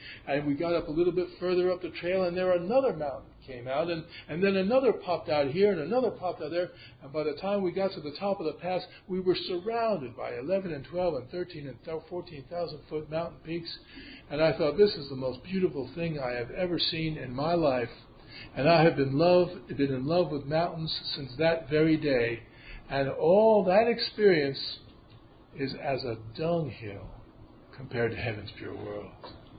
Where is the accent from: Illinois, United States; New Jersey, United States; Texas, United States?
New Jersey, United States; Short Hills; I grew up in Short Hills, New Jersey, which is a community outside of New York City. It's a bedroom community for Wall Street executives. Great wealth.